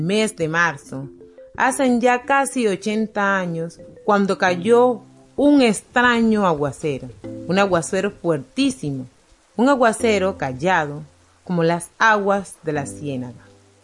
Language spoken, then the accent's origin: Spanish; La Bonga, Bolívar, Colombia; born there; Nací en La Bonga hace 21 años, entre los árboles gigantes, sus arroyos caudalosos y sus humedales hermosos. En esta vereda de personas amables, todos nos conocemos